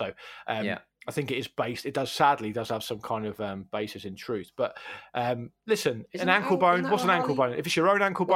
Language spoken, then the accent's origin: English; Portsmouth, South East England, United Kingdom; when I was a kid, growing up in Portsmouth, it was only really sailors and criminals that had tattoos, really.